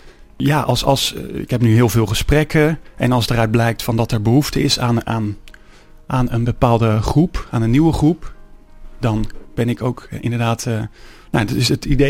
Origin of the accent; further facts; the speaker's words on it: Nootdorp, South Holland, Netherlands; 33 jaar, opgegroeid in Nootdorp. Altijd veel aan sport gedaan. Ook wel Rooms-Katholiek opgevoed, maar ook jarenlang weinig mee gedaan.